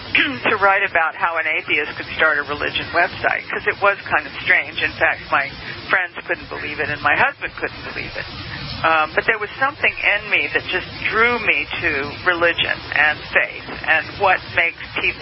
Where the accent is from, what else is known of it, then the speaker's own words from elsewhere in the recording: Savannah, Georgia, United States; I'm from Savannah, Georgia. And my family, I used to spend summers and vacations in Statesboro, Georgia, right outside of Savannah.